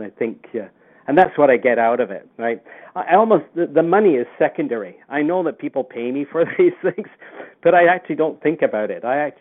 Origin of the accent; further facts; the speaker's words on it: North West England, United Kingdom; now in Canada; Interestingly, I grew up in the UK, and I emigrated to Canada in 1967. I came over from Lancashire